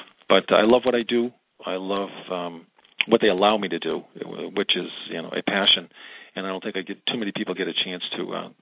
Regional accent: Massachusetts, United States; Born and raised in New England, just north of Boston

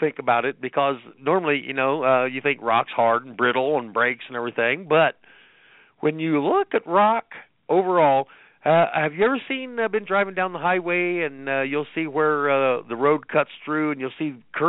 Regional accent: Indiana, United States; When I was growing up in Indiana, I think the highest point above sea level was 800 feet

